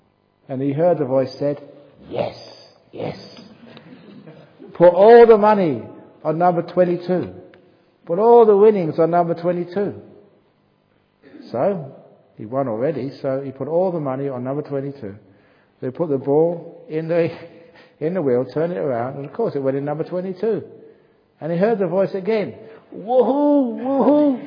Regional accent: England, United Kingdom; And being a English person, if you ever have chips, you always have to share it.

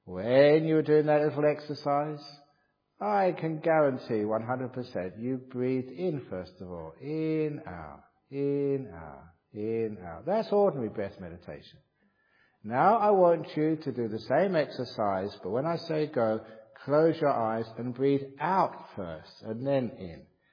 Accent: England, United Kingdom; maybe it's because I'm English, because English, we're very, very respectful of eccentricity.

